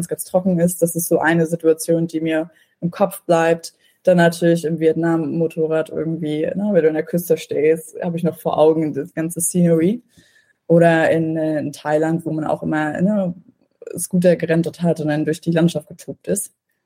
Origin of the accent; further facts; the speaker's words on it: Mecklenburg-Vorpommern, Germany; ich bin auch schon oben, ich bin auch aus MV